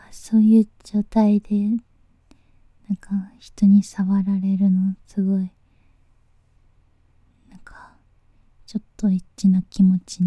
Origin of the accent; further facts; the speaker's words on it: Tokyo, Japan; 東京都出身です。